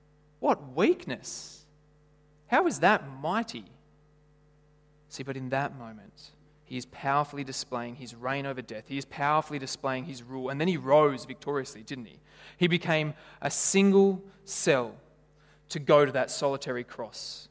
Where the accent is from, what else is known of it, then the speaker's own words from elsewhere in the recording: Lithgow, New South Wales, Australia; I grew up in Lithgow? I grew up in Lithgow, in case you didn't.